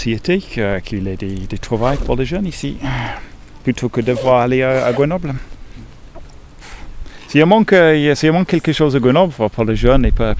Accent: England, United Kingdom; French is a second language; now in Fontaine, France; j'ai 40 ans, j'habite à Fontaine depuis 8 ans. Je suis origine d'Angleterre.

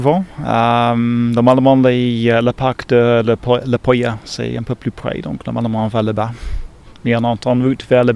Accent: England, United Kingdom; French is a second language; now in Fontaine, France; j'ai 40 ans, j'habite à Fontaine depuis 8 ans. Je suis origine d'Angleterre.

